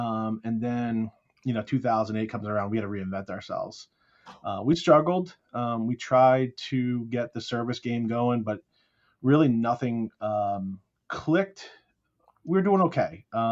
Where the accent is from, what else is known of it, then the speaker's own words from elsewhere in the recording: Connecticut, United States; We're representing from Connecticut here.